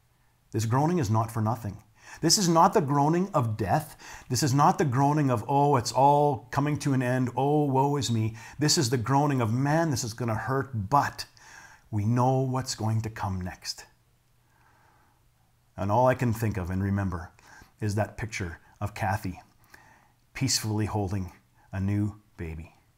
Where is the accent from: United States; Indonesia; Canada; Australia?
Canada; That's maybe because I'm from Canada.